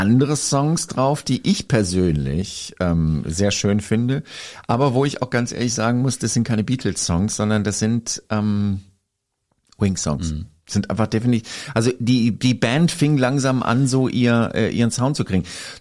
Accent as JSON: {"language": "German", "country": "Austria", "accent": "Austrian", "said": "weil ich kann jetzt endlich mal mit meinem österreichischen Dialekt hier glänzen."}